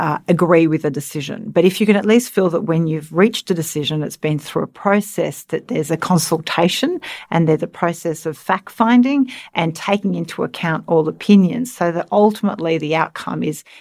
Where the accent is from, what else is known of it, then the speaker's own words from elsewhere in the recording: Manly, New South Wales, Australia; And then came back to Manly for high school, went to Queenwood in Balmoral